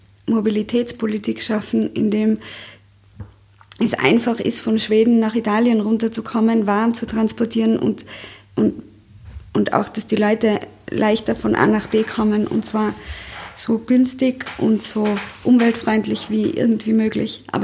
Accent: Austria; als Österreicherin nach Spanien hinunter arbeiten zu gehen

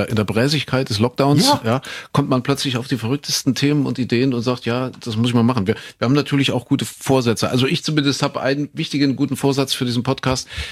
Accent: Köthen, Saxony-Anhalt, Germany; In Köthen in Sachsen-Anhalt, da bin ich geboren.

